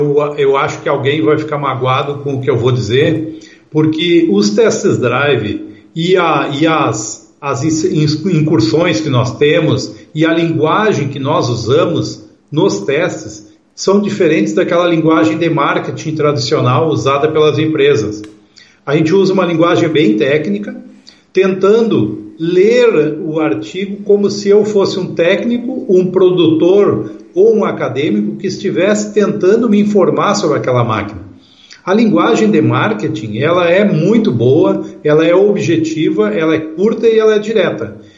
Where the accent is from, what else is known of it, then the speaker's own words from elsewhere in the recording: Rio Grande do Sul, Brazil; é gaúcho? Sou gaúcho.